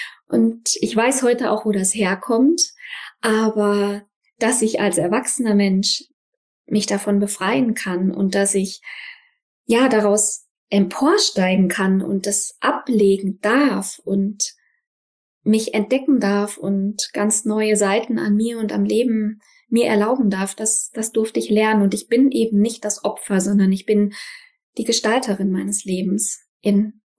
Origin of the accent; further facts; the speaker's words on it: North Rhine-Westphalia, Germany; Es ist auch nicht weit zu meiner Heimat, Siegerland. Ich bin noch so ein bisschen familienverwurzelt, deswegen bin ich nicht allzu weit weg.